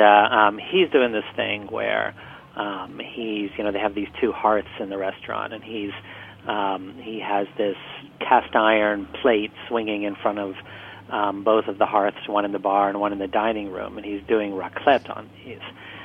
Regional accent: Midwest, United States; Yes, and I grew up in the Midwest too, as you might know.

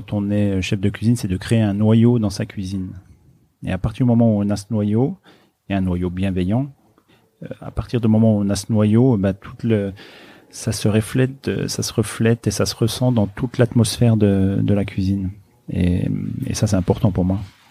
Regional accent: Bourgogne-Franche-Comté, France; Je viens d'un petit village de Haute-Saône qui s'appelle Neuré-les-Lanmy. Il y a 200 habitants, donc j'ai toujours grandi dans cet univers naturel, enfin en plein cœur de la nature.

